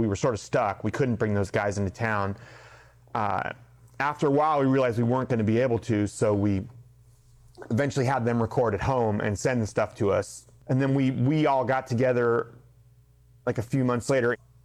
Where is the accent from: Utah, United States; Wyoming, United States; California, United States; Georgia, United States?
California, United States; Berkeley; I grew up in Berkeley. It's a very, like, they call it a gourmet ghetto.